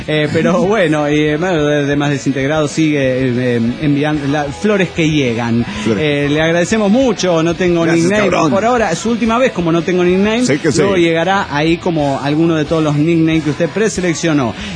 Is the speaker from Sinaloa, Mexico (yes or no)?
no; Mexico City, Mexico; now in State of Mexico, Mexico; soy originario del DF mexicano, pero vivo en el Edomex.